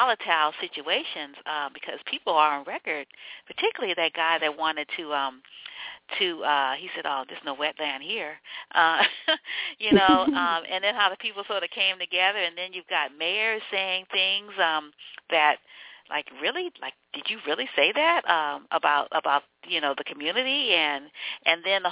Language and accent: English; New Orleans, Louisiana, United States; I'm from New Orleans, and so we were in Logtown in Mississippi, and that particular city was taken over by NASA, and so then my people got moved to Pearlington